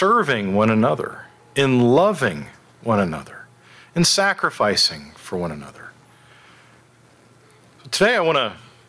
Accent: Texas, United States; And I was a kid growing up in East Texas.

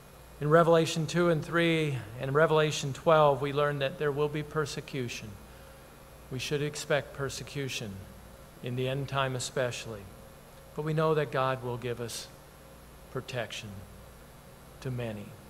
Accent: Wisconsin, United States; If I go back to my hometown in Wisconsin, I still have my family name on a little cutout where I would receive my bulletin

